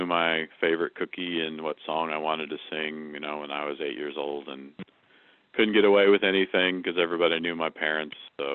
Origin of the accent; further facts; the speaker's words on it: Independence, Missouri, United States; I grew up in Independence, Missouri, on the western side of that community where we were actually at the time in the Kansas City School District.